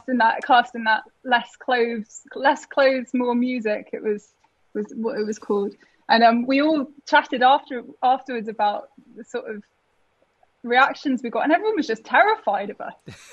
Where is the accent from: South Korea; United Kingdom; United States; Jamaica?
United Kingdom; Trowbridge, South West England; born there; I was born in Trowbridge, sunny Trowbridge.